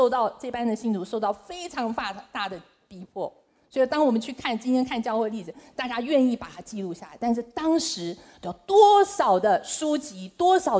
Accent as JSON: {"language": "Chinese", "country": "China", "said": "那我们中国人，我们看到很多的中国的教会在不同的地方"}